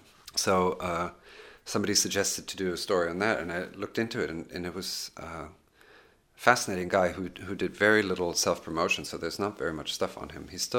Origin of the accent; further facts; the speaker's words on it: Germany; English is a second language; And I'm from Germany. I'm not from Berlin, but I'm German. And I haven't lived here in 15 years.